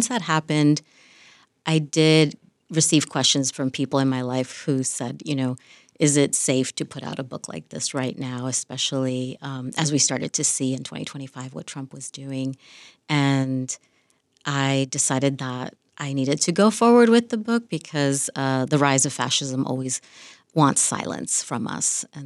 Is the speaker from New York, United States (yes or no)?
no; New Jersey, United States; So I like to say I grew up in the United Nations of Latinos, located in New Jersey.